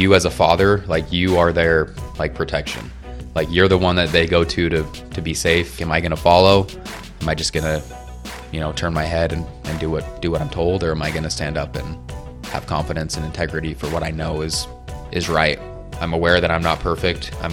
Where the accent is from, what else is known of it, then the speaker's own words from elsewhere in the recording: Idaho, United States; So I grew up in Idaho.